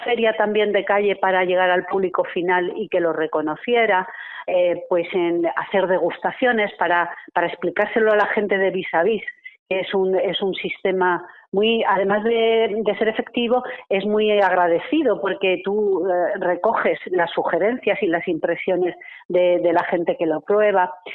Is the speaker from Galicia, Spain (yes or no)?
yes; Galicia, Spain; Pero luego, siendo gallegas, nos propusimos hacer una conserva de calidad de pulpo